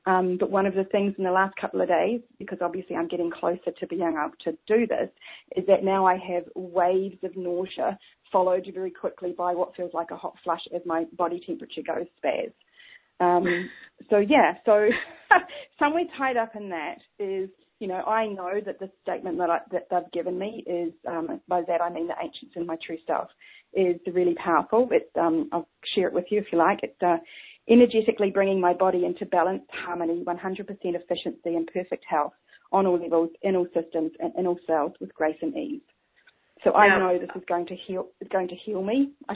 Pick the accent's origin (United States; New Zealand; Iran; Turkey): New Zealand; accent: Kiwi; Sorry, my Kiwi accent, and when I get excited, I talk even faster.